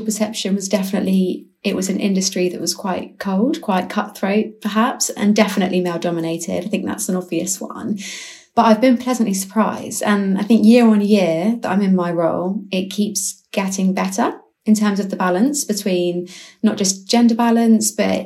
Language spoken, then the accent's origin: English; Dover, South East England, United Kingdom; And it's actually in my hometown of Dover, which is fantastic. It's right on my doorstep.